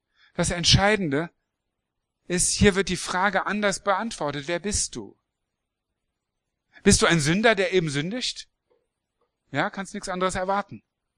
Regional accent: Hanover, Lower Saxony, Germany; Ich komme ursprünglich aus Hannover, wie einige wissen.

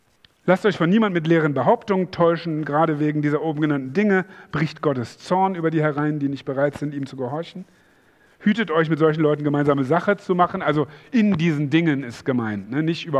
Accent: Hanover, Lower Saxony, Germany; Das ist nichts Schlimmes, ich komme aus Hannover.

